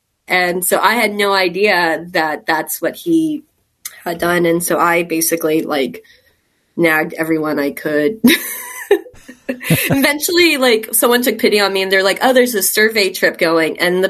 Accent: Texas, United States; So I'm originally from Texas. So I went to Bastrop High School

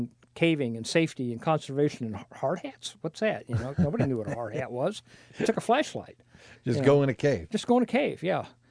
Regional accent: Kankakee, Illinois, United States; I was born in Kankakee, Illinois, and we lived in Kankakee, which is up north.

